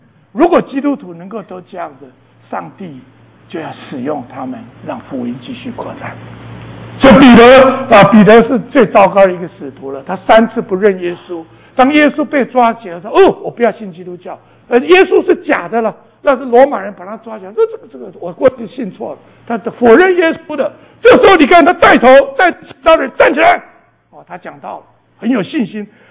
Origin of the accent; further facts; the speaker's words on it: China; 我们大陆人就是猛拍照